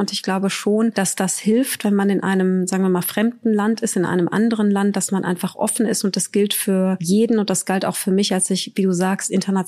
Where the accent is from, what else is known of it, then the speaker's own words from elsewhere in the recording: Frankfurt, Hesse, Germany; Ich habe noch 5 Halbgeschwister in Algerien und habe 2 sozusagen Geschwister mütterlicher und väterlicherseits, mit denen ich in Frankfurt geboren und aufgewachsen bin.